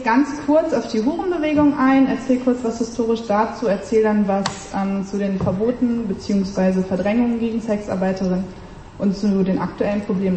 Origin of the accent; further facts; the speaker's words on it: Düsseldorf, North Rhine-Westphalia, Germany; Ich komme aus Düsseldorf